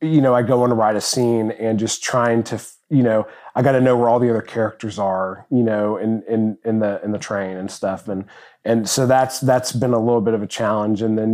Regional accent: Nashville, Tennessee, United States; from Nashville, Tennessee.

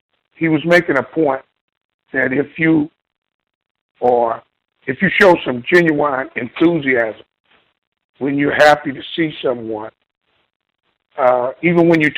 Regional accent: Texas, United States; But, you know, I'm from Texas, and down there, they take a different view on things.

